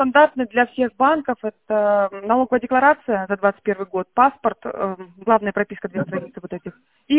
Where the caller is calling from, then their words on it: Moscow, Russia; я звоню вам из Москвы, работаем мы по всей России